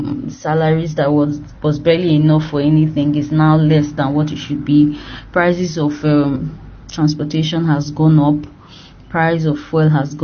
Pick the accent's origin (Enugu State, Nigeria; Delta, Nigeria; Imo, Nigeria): Delta, Nigeria; now in Lagos, Nigeria; I am from Delta State, but I reside in Lagos State, Nigeria.